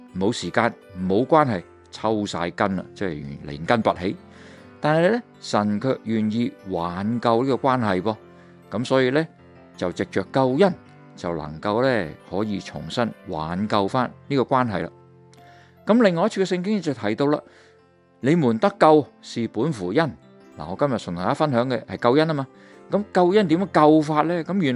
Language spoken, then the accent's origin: Cantonese; Guangdong, China; 我哋广东人成日都话啦，唔该俾条路行下，系咪？